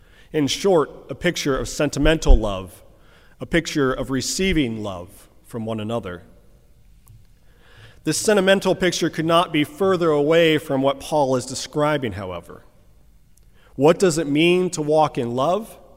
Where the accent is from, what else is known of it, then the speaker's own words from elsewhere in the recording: Cleveland, Ohio, United States; There's also the infamous Cuyahoga River near where I grew up in Cleveland, Ohio, which actually caught fire on multiple occasions.